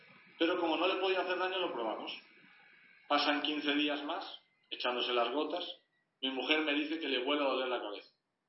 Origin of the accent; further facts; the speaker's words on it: Galicia, Spain; mi mente decía, más soy gallego, los gallegos tienen fama de ser desconfiados, ¿no?